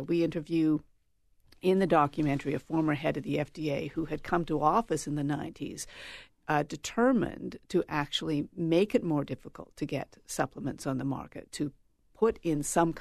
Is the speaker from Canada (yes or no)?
yes; Canada; I don't live in the United States. I'm Canadian